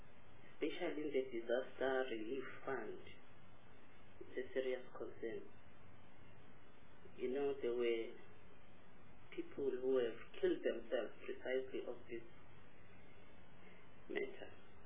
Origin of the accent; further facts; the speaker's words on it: Mpumalanga, South Africa; Chairperson, I'm from Mpumalanga.